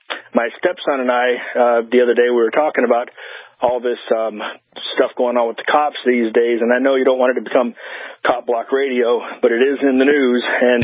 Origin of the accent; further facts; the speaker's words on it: Deep South, United States; But then I realized, hold on a second, I'm from the Deep South.